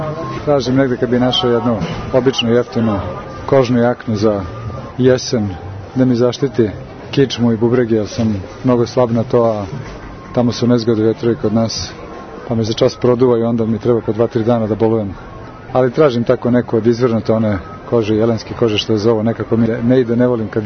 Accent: Belgrade, Serbia; now in Ostrog, Montenegro; Ja sam rodom iz Beograda, živim u manastiru Ostrog u Crne Gore.

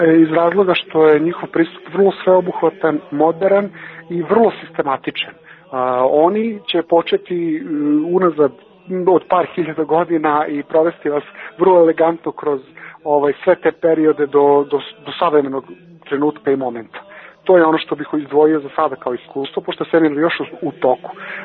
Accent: Serbia; eto ja sam iz Srbije, to bi bilo

